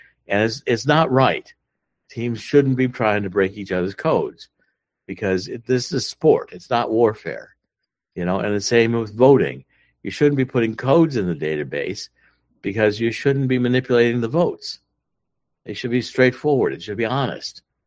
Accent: Cleveland, Ohio, United States; When I was in Cleveland, I was born and raised in Cleveland. I was born on Ardnall Avenue with Shaw and Hayden by Shaw High School over in East Cleveland.

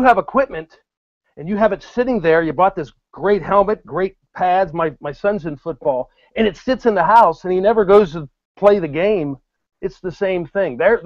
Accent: Northeast, United States; You know, I'm from the Northeast, and you know how they have big containers of salt covered up?

